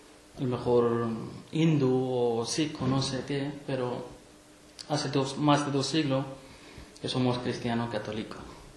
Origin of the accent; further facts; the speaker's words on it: Pakistan; Spanish is a second language; de Pakistán. Soy católico. Mi familia y mi abuelo hace 2 siglos que son cristianos católicos.